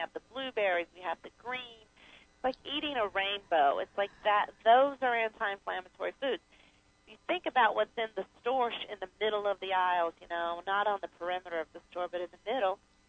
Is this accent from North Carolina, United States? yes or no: yes; North Carolina, United States; I never ate them growing up in North Carolina for some reason, we didn't eat them, but it's my favorite.